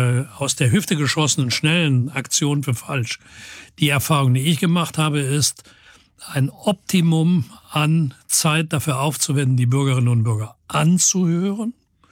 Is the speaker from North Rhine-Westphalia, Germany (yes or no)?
yes; Cologne, North Rhine-Westphalia, Germany; Ich sehe jeden Tag als Kölner irgendwann den Dom. Ich sehe jeden Tag als Kölner irgendwann den Rhein.